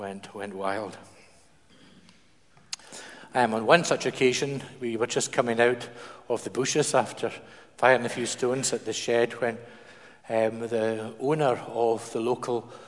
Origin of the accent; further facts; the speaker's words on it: Kirkwall, Scotland, United Kingdom; Do you know, I grew up in Kirkwall, and in our early teens, it was the fashionable accessory for boys at that time to have catapults.